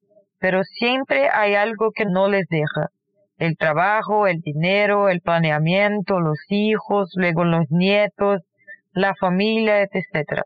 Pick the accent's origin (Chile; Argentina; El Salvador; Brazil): Brazil; Brasília, Federal District; Spanish is a second language; somos de Brasil, la capital de Brasil, o sea que está en el centro.